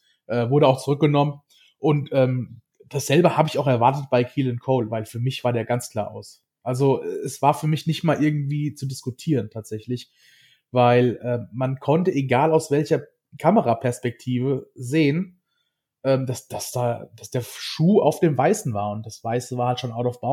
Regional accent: Hesse, Germany; ich komme ja aus Hessen

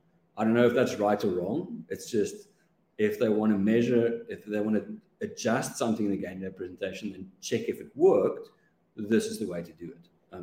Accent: South Africa; because I grew up in South Africa and I know how that story starts and how it ends.

